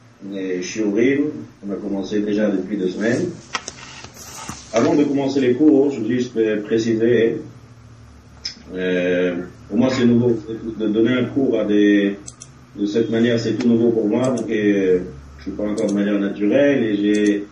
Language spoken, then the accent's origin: French; France; moved away; Ça fait à peu près 10 ans que j'ai quitté la France. Donc ça, mon français n'est pas de manière bien.